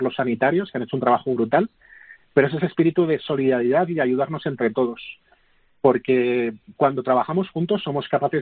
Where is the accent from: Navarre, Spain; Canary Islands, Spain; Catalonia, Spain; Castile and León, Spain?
Navarre, Spain; Pamplona; now in Madrid, Spain; Yo soy de Pamplona, pero llevo 24 años en esta maravillosa ciudad.